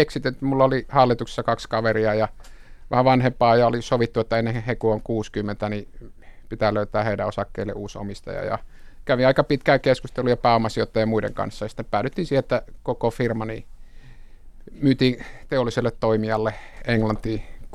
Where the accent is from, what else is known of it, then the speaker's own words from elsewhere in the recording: Eastern Finland, Finland; mä oon itäsuomalainen